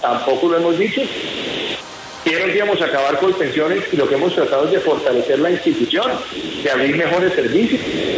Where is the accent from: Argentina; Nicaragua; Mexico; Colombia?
Colombia; nosotros tenemos la obligación, todos como colombianos, de llevar la información veraz.